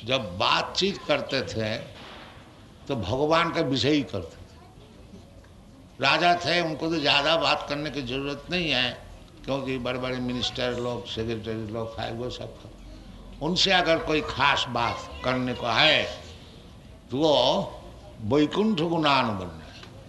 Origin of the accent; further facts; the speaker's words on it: Kolkata, West Bengal, India; Hindi is a second language; हमारा शरीर भी कलकत्ता का है। हिंदी हमारी मातृभाषा भी नहीं है और गुजराती भी बोल नहीं सकता हूँ।